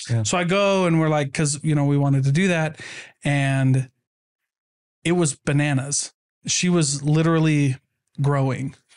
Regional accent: Iowa, United States; but I grew up in Iowa and milk from the store is not the same as milk from fresh raw milk.

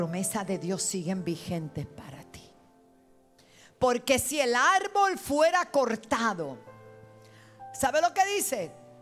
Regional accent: Puerto Rico; Yo dije, yo soy boricua.

